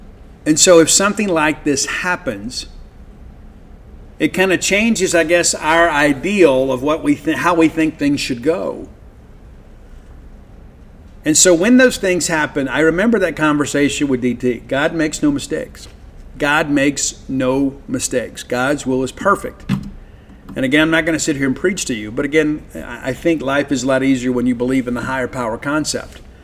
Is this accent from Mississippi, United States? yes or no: yes; Columbia, Mississippi, United States; also born or lived in Canton, Mississippi; Even though Starkville is home, Columbia will always be my hometown. I was born in Canton, raised in Columbia. So I've got a lot of homes.